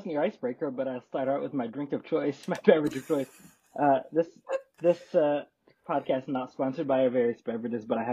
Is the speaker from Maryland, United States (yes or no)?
yes; Baltimore, Maryland, United States; I happen to be in Baltimore right now, but I was born and raised in Baltimore.